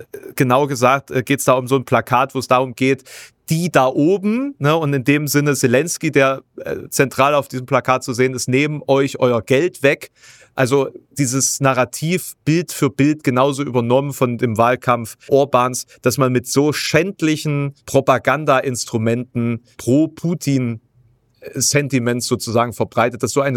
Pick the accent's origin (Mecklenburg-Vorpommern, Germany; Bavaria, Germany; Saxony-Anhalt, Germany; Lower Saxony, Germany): Saxony-Anhalt, Germany; Halle; Ich bin ja Hallenser